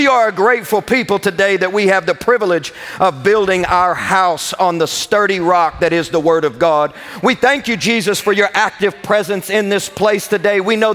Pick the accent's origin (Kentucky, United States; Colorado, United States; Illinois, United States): Kentucky, United States; Because I often confuse the two words, being from Kentucky and all.